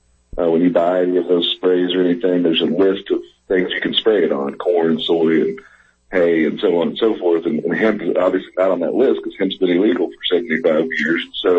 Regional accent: Kentucky, United States; much like you would bourbon or moonshine here in my home state of Kentucky.

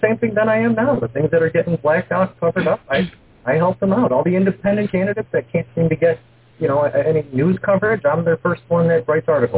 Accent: Chicago, Illinois, United States; I'm from Chicago, lifelong resident. I've never been west of the Mississippi River in my entire life.

